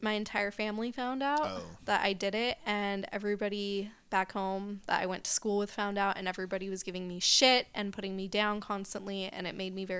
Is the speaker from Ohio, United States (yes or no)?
no; Colorado, United States; Colorado.